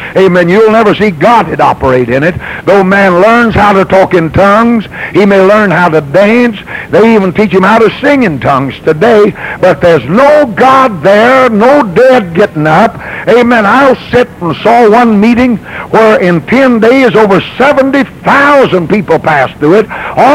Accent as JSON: {"language": "English", "region": "Texas", "country": "United States", "tie": "born there", "said": "I was born in Texas. I grew up in the Pacific."}